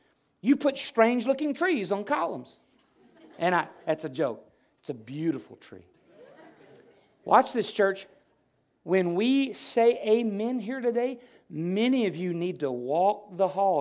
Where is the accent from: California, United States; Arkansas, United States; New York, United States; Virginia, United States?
Arkansas, United States; Because when I'm from Arkansas, good spider's a dead spider.